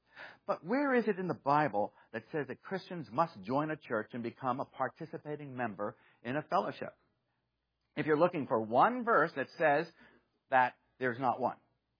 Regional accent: United States; Yes, I am an American citizen, but I am a citizen of heaven first.

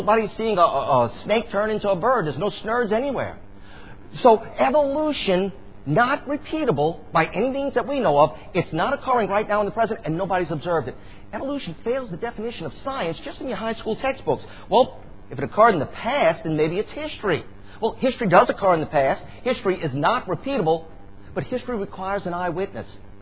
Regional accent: Chalmette, Louisiana, United States; I was brought up in Chalmette, but I was born in Araby, which is uptown Chalmette.

